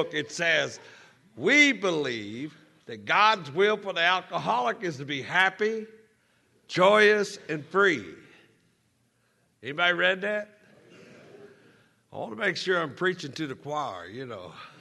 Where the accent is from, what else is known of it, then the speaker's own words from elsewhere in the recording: Kentucky, United States; And I'm from Kentucky. So I'm happy, man.